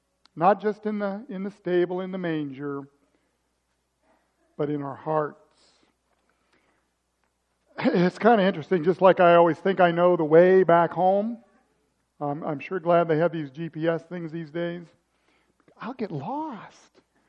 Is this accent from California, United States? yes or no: no; Missouri, United States; also born or lived in Atlanta; Now, in those years when we lived in Atlanta, because where I grew up is in Missouri, it was an even longer day.